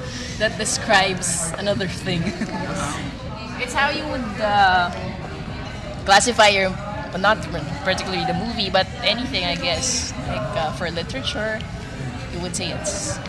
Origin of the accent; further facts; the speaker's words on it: Quezon City, Metro Manila, Philippines; I was born and raised in Project 4.